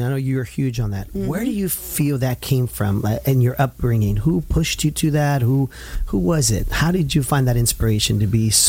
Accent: Santa Ana, California, United States; I was born and raised

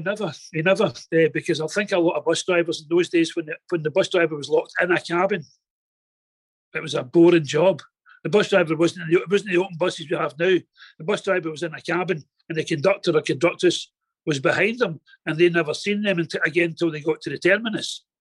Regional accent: Glasgow, Scotland, United Kingdom; born or raised there

